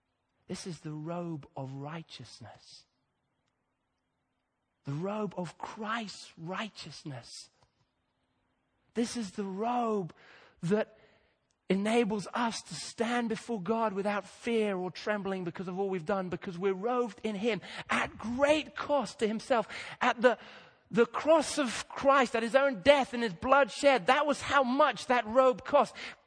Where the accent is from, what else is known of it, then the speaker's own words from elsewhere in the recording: Kenya; I grew up in Kenya near the where the Rift Valley goes through